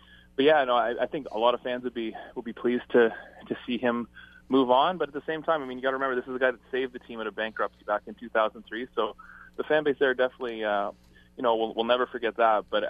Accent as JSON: {"language": "English", "town": "Ottawa", "region": "Ontario", "country": "Canada", "said": "But I know that I'm originally from Ottawa, and I know definitely that there's people, the fans are excited."}